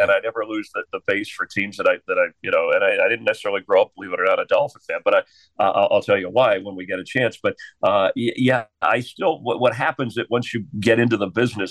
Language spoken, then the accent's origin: English; North Miami, Florida, United States; Yes, I grew up in the North Miami, Fort Lauderdale area.